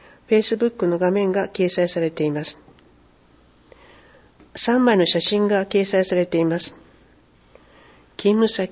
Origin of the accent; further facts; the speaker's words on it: Yamaguchi, Japan; also born or lived in Tokyo; 大学卒業後は東京で地域福祉に関わる仕事をしていましたが、地元山口に帰りたい、地元の役に立ちたいという思いが強くなり